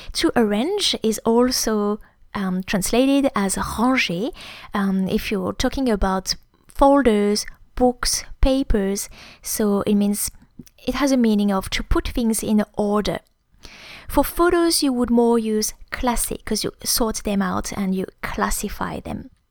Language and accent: English; Grand Est, France; first language French; English is a second language; moved away as an adult; now in Melbourne, Australia; I'm a native French teacher. I grew up in the Champagne region in France.